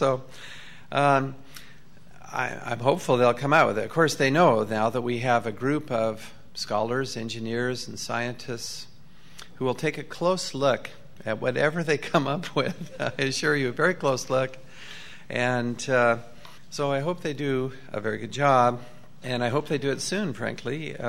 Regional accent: Utah, United States; That's taller than any building in my home state of Utah, by considerable, actually.

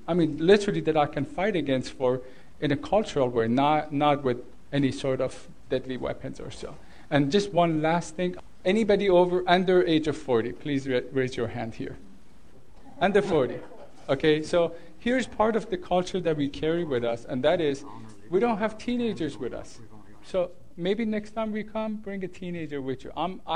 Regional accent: United States; hooray, hooray, hooray, I'm an American and I'm anti-war

